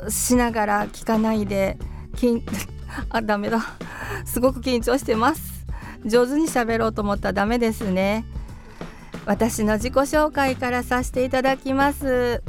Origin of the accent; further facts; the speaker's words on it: Osaka, Japan; 私は大阪出身です。